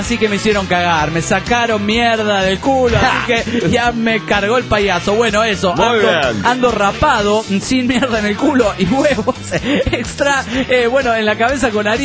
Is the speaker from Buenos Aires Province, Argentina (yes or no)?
yes; Ramos Mejía, Buenos Aires Province, Argentina; tengo 25 años, soy de Ramos Mejía, trabajo en una agencia de viajes en la zona de Retiro